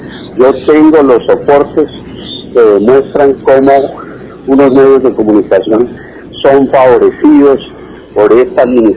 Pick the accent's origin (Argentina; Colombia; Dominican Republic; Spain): Colombia; Nosotros tenemos que sentir como colombianos vergüenza por lo que está pasando en el país.